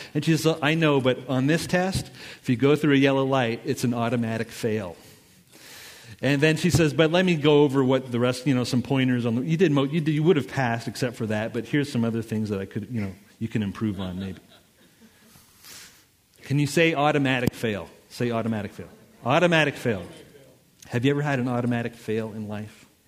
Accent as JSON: {"language": "English", "town": "Montreal", "region": "Quebec", "country": "Canada", "said": "So I'm from Montreal. Montreal's a big city. It's an island."}